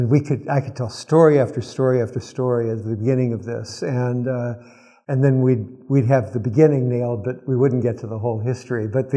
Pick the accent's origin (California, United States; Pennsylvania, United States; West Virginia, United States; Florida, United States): West Virginia, United States; I was born in West Virginia, and I grew up on the Ohio-West Virginia border